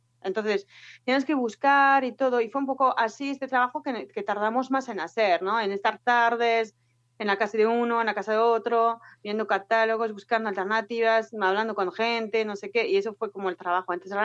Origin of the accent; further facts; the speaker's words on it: France; now in Bilbao, Spain; soy francesa, pero llevo ya casi 15 años, 14 años viviendo en Bilbao.